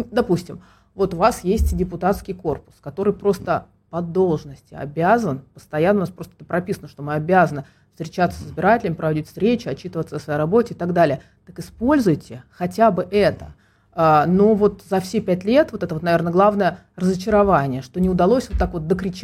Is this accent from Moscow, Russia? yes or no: yes; Moscow, Russia; мы просто тут живем, и мы действительно выявляем проблемы и хотим их решения, просто как жители города, как москвичи.